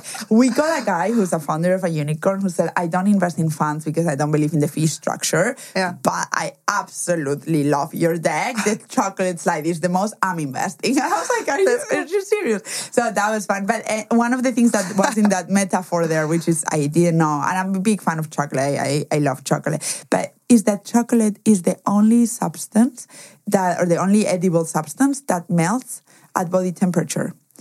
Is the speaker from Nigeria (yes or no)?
no; Germany; also born or lived in Spain; we said that I was from Spain, but also I cannot escape my accent and or my name. But what most people don't know is I was actually raised in Germany.